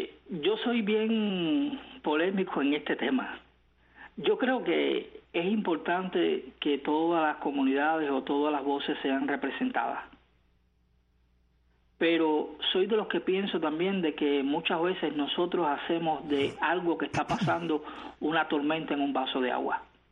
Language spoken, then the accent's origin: Spanish; Cuba; a mi parte como cubano, a mis derechos como cubano.